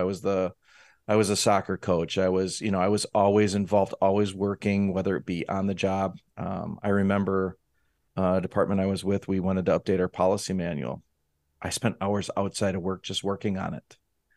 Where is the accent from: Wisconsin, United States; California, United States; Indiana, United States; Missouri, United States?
Wisconsin, United States; Fortunately for me, growing up in Wisconsin, you'd think I was a big drinker.